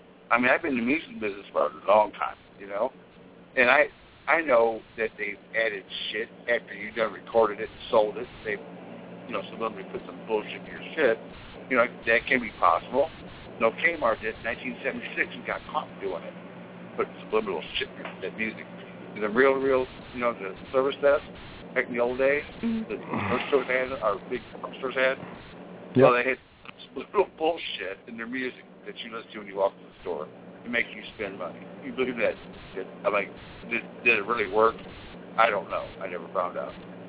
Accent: United States; Born to this planet, on this ground, in this country. I'm an American, okay?

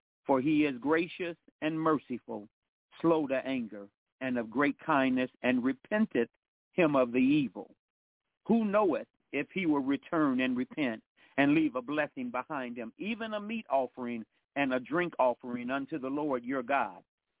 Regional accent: Midwest, United States; Growing up in the Midwest, it's always allowed me the opportunity to be a part of a great tradition.

